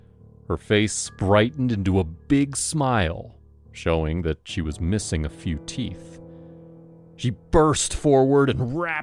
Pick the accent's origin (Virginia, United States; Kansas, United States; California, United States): Kansas, United States; I was raised in Kansas, and I love my parents very much, but I've always known that I was adopted.